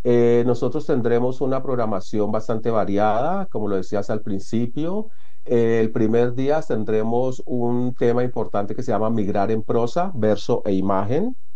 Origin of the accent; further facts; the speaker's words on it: Colombia; la mayoría del equipo somos colombianas